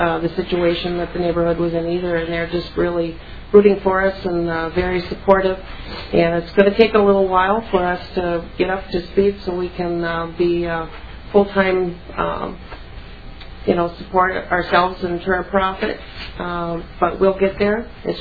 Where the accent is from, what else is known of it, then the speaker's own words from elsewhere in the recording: West Concord, Minnesota, United States; I'm from West Concord, Minnesota, and I'm the rural connection to this group. I'm a farmer.